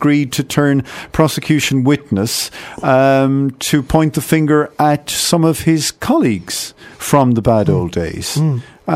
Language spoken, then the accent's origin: English; Cork, Munster, Ireland; my hometown of Cork City, which is down on the very south coast of Ireland